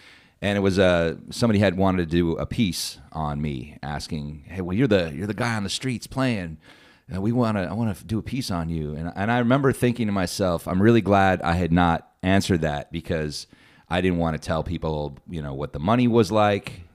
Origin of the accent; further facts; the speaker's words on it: Anchorage, Alaska, United States; moved away as an adult; I want to get out of state. I grew up here in Anchorage. I want to see what it was like. So when I was 18, I left and went to college in Oregon.